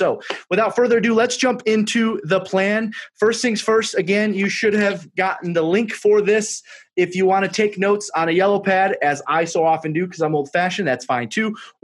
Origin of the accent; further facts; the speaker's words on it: Detroit, Michigan, United States; I'm actually from Detroit, Michigan.